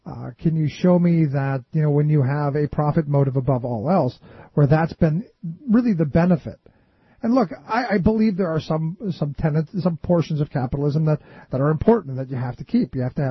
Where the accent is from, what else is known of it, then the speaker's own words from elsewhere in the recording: Cleveland, Ohio, United States; because I look at my hometown, where I grew up in Cleveland.